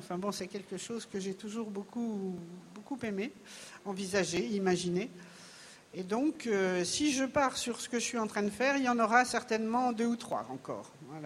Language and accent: French; Meursault, Bourgogne-Franche-Comté, France; born there; now in Beaujolais, France; bien que je sois une fille des vignes, hein, je suis née à Meursault et j'habite dans le Beaujolais.